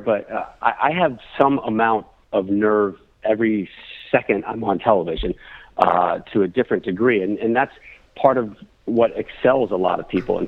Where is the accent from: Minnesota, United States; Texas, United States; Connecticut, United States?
Connecticut, United States; I grew up in Connecticut, so Bristol was just down the road for me.